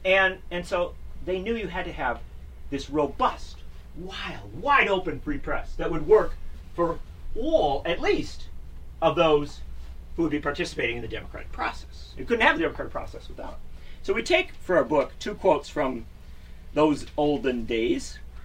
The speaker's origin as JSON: {"language": "English", "country": "United States", "said": "I'm an American. We fought a revolution against those guys."}